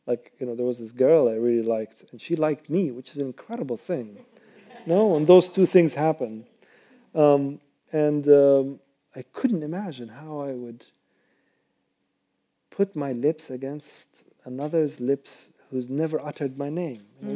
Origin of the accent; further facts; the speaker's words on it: Cairo, Cairo Governorate, Egypt; English is a second language; now in United States; because I was born here, I'm an American citizen as well, But I remember, for example, growing up in Cairo, and I went to an American school. At the age of 12 or 11, my education switched from Arabic to English.